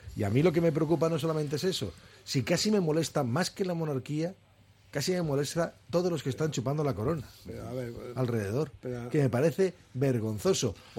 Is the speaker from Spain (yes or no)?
yes; Bilbao, Basque Country, Spain; Pues yo es que soy de la República de Begoña